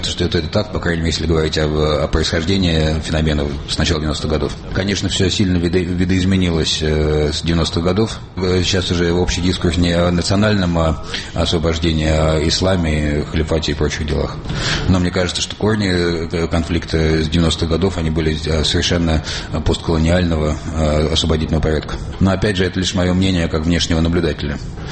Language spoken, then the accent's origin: Russian; France; Russian is a second language; Я вырос во Франции